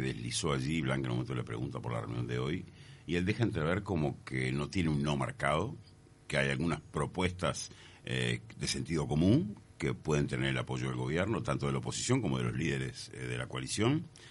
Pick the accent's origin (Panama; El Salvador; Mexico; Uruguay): Uruguay; Yo soy un feliz uruguayo, me encanta ser de este lugar.